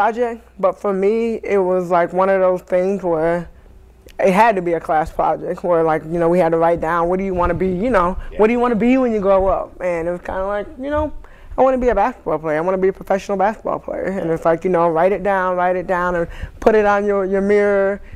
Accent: New Jersey, United States; born there; But I was born in Jersey.

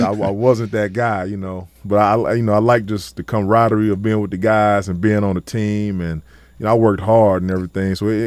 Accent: East Chicago, Indiana, United States; also born or lived in Gary; And I was born in Gary, and we lived in East Chicago, but I went to school in Gary.

